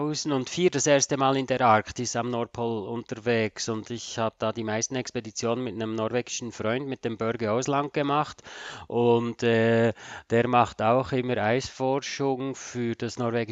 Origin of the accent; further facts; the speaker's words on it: Switzerland; als Schweizer ist man da halt ein bisschen bodenständiger vielleicht.